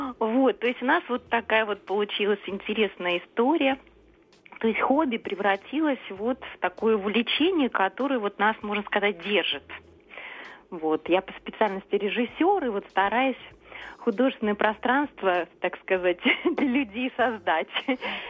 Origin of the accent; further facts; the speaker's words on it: Moscow, Russia; мне 42 года, я москвичка.